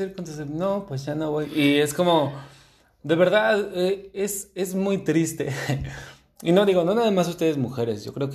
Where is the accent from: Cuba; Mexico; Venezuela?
Mexico; como normalmente mexicanos somos